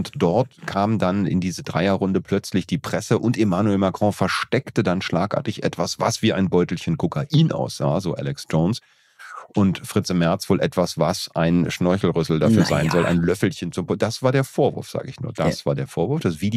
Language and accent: German; Berlin, Germany; Wie kann ich das wissen als Berliner?